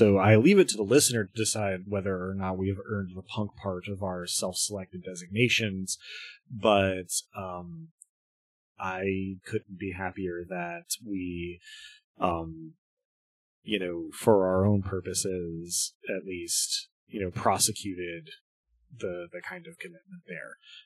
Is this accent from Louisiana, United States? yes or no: yes; Louisiana, United States; Well, I guess this is less immediate, but I'm from South Louisiana.